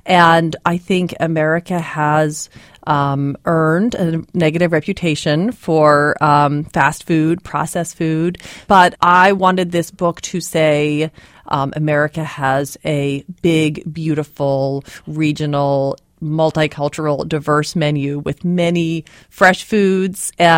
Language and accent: English; Indiana, United States; born there; also born or lived in Kentucky / California / Alaska / Oklahoma; now in Pennsylvania, United States; I was born in Indiana. We lived in Kentucky, California, 6 years in Alaska, 6 years in Oklahoma, New York City for high school, Virginia, Colorado, and now I live in Pennsylvania in beautiful Bucks County.